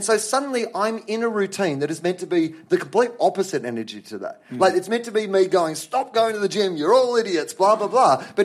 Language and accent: English; Australia; No, so me neither, because I'm an Australian